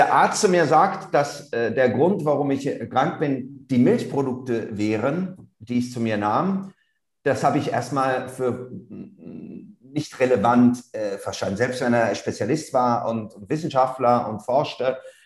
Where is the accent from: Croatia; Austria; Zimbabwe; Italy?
Italy; Aber ich habe natürlich als Italiener ziemlich viel Parmesankäse, Mozzarella. Wir haben ja ganz viele Käsealternativen in Italien.